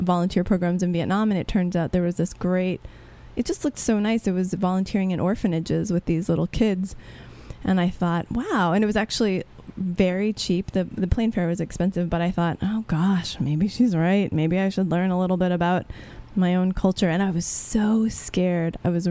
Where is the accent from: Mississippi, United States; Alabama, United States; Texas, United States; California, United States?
Texas, United States; especially growing up in Texas